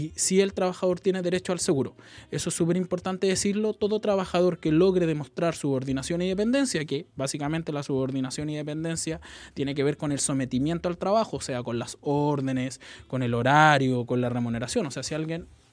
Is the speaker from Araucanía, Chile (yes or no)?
no; Valparaíso, Chile; Yo soy nacido y criado en Valparaíso, nacido y criado en los cerros de la ciudad